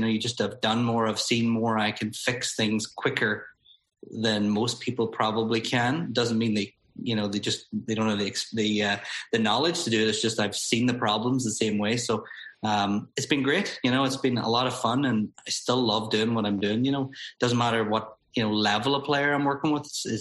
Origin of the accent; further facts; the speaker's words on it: Ireland; growing up in Ireland, just the conditions don't lend itself to target golf.